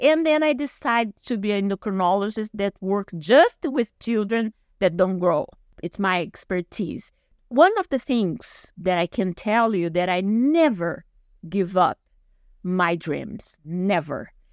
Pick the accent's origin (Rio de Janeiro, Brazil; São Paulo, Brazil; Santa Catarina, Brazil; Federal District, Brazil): São Paulo, Brazil; São José do Rio Preto; English is a second language; But fortunately, I was studying in Rio Preto, that is my hometown. The university I was going to was there. My parents lived there.